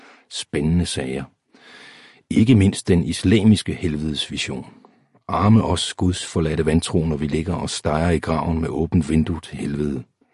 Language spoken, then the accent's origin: Danish; Køge, Zealand, Denmark; born there; prøver at nyde udsigten ind over min fødeby Køge med vandtårne